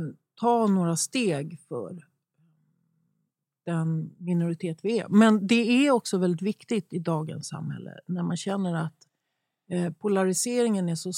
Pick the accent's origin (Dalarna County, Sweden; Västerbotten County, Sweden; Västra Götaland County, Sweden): Västerbotten County, Sweden; Umeå; born there; also born or lived in Trångsund / Vändelsö / Lund / Nynäshamn; Jag är född i Umeå.